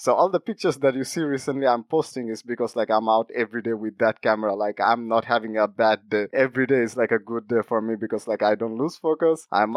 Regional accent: Dhaka, Dhaka Division, Bangladesh; English is a second language; moved away as an adult; now in Jönköping, Sweden; 2017, I moved to Sweden. After moving to Sweden, I was in Jönköping. It's a small city, and I come from Dhaka City.

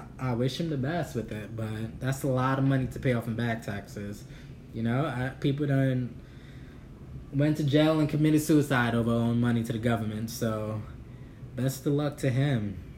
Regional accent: Brooklyn, New York, United States; Mark's from Brooklyn, I'm from Brooklyn, so you know, I think the name is really cute.

